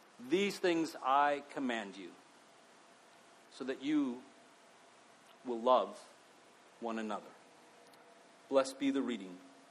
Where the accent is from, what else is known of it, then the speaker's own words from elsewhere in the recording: El Paso, Texas, United States; also born or lived in Mexico / Pacific Northwest, United States; I have lived all over North America. I grew up in the Chihuahuan Desert in El Paso, Texas, and living and working in Mexico and things like that.